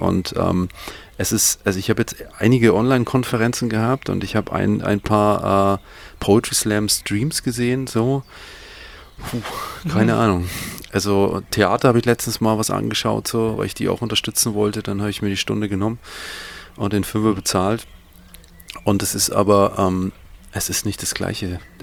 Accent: Bavaria, Germany; Ich bin ein Franke, das ist voll schwierig.

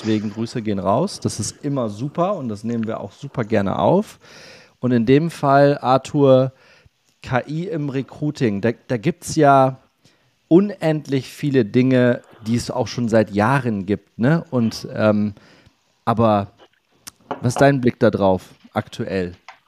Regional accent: Northern Germany, Germany; Ich bin im Norden groß geworden, da war das Wärmste mal irgendwie, keine Ahnung, 22 Grad oder so.

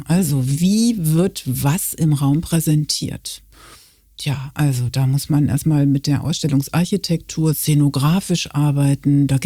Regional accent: Münster, North Rhine-Westphalia, Germany; now in Cologne, Germany

